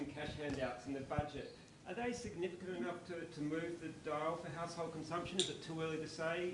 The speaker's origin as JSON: {"language": "English", "town": "Adelaide", "region": "South Australia", "country": "Australia", "tie": "born or raised there", "said": "I'm an Australian journalist, and I was born and raised in Adelaide."}